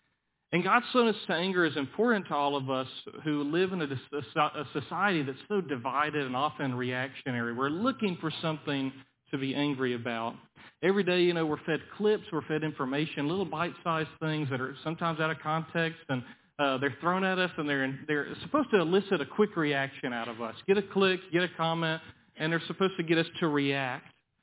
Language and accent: English; Florida, United States; accent: Southern; hey, I'm from the Panhandle of Florida. That's as bad of an accent as it gets, okay?